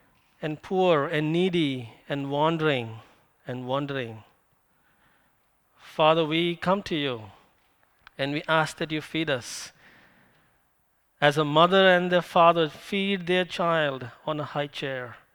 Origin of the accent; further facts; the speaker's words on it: India; now in Issaquah, United States; I'm from India.